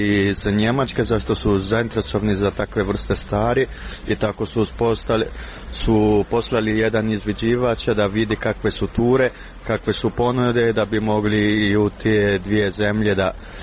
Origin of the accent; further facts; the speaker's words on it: Srebrenica, Republika Srpska, Bosnia & Herzegovina; kao malo dijete što je se ovdje rodio, otišao i proputovao svijete, da vratim moje znanje i iskustvo u mom rodnom kraju